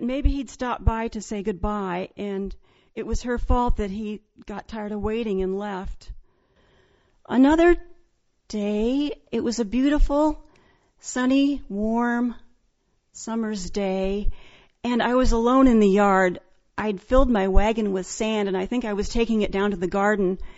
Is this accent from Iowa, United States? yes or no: yes; Ames, Iowa, United States; Well, I grew up here in Ames, and I think I had a fairly normal childhood.